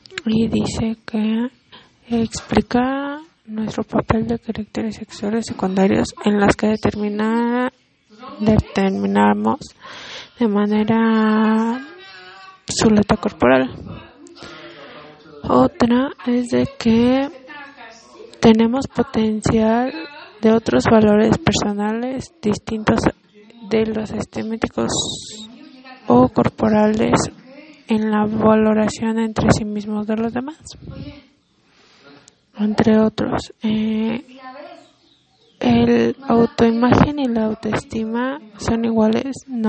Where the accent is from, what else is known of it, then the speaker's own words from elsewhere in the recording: State of Mexico, Mexico; vengo de la Bancaria, Estado de México.